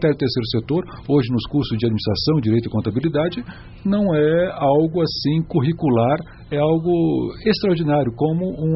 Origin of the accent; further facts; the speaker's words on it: Brasília, Federal District, Brazil; now in São Paulo, Brazil; Mesmo eu não sendo de São Paulo, eu sou de Brasília